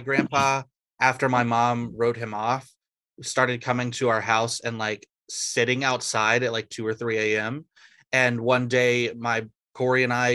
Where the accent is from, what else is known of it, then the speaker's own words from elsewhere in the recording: Georgia, United States; If you forget, I'm from Georgia.